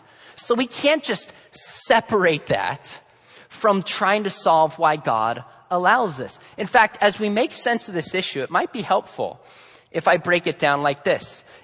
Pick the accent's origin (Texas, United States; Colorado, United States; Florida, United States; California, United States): California, United States; Julian; We grew up, I think I mentioned this last time, we grew up in Julian.